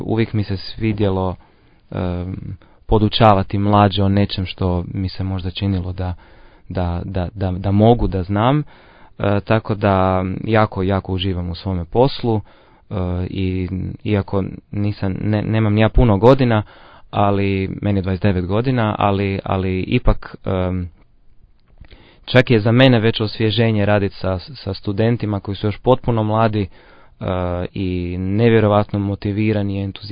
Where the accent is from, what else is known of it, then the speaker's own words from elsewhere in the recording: Croatia; To je nekakvo uobičajeno vrijeme zapravo kod nas u Hrvatskoj